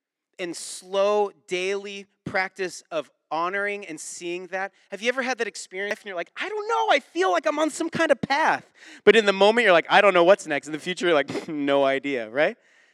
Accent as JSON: {"language": "English", "town": "Mukilteo", "region": "Washington", "country": "United States", "tie": "born or raised there", "said": "I grew up in Mukilteo, so the smell of decaying seaweed was always around."}